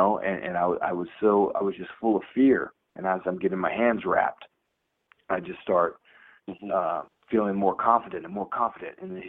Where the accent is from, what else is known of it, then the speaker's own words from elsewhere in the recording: Dallas, Texas, United States; but if I'm in Dallas, you know, I'm born and raised there.